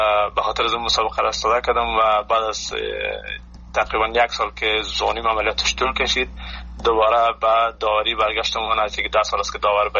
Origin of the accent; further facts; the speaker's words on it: Afghanistan; با نمایندگی از افغانستان روی شرکت میکنم. عشق وطنم است، ما وطنم را هیچ وقت فراموش نمیکنم، بسیار دوست دارم وطنم.